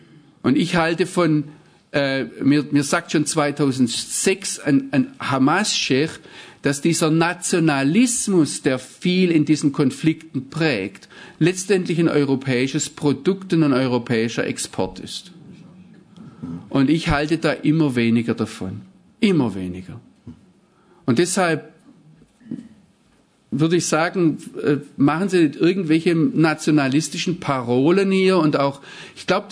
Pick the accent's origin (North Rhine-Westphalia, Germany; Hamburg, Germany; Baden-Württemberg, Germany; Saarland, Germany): Baden-Württemberg, Germany; ich wünsche mir, dass ich so frei in Israel wohnen darf, als Schwabe